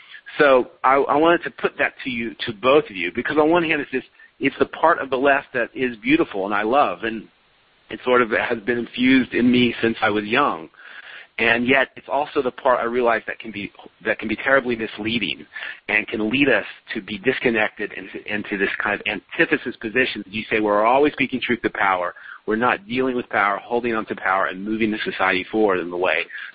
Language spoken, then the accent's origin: English; Oakland, California, United States; a think tank in my hometown of Oakland called the Breakthrough Institute